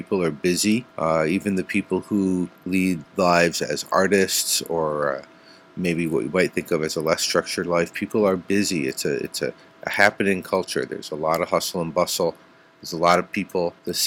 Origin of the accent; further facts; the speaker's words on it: United States; The Netherlands is an interesting place to be, from my perspective as an American at least.